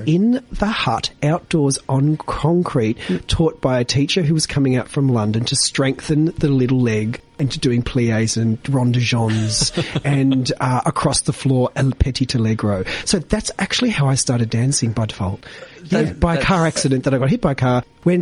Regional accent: Papua New Guinea; I was raised in Papua New Guinea.

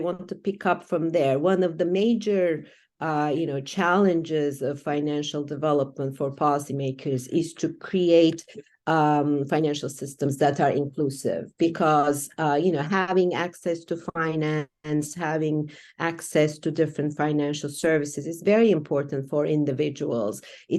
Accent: Turkey; growing up in Turkey, I was naturally very interested in economics

